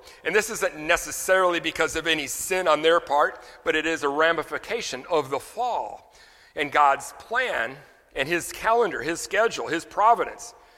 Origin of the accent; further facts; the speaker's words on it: Louisiana, United States; I'm from Louisiana, we live in Washington Parish